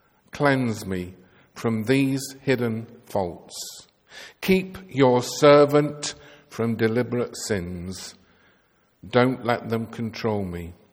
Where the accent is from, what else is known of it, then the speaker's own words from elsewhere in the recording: Bolton, North West England, United Kingdom; born there; now in Royal Wootton Bassett, United Kingdom; I've lived in Royal Wootton Bassett for 40 years, but was born in Bolton in Lancashire, which explains my accent.